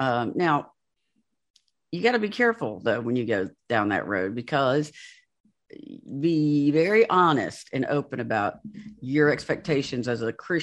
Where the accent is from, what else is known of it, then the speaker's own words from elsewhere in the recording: Georgia, United States; I was born and raised in Georgia.